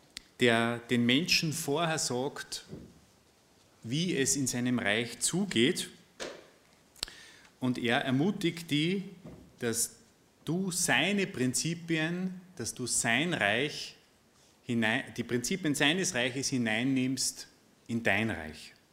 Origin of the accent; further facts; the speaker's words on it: Austria; born there; ich bin geboren als Österreicher